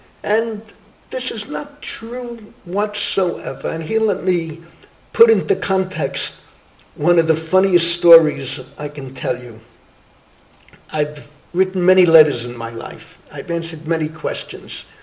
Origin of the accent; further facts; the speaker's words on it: Bronx, New York, United States; we grew up in the Bronx. There were 700,000 Jews in the Bronx when I grew up.